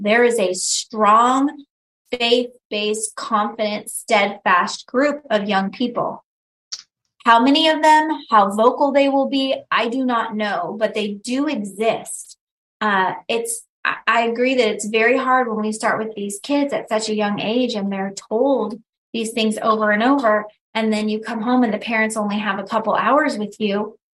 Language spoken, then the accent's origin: English; Santa Monica, California, United States; And I loved growing up in California.